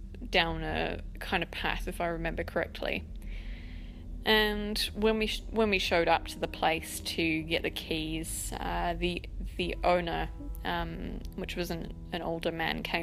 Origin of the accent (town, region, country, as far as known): United Kingdom; now in New Zealand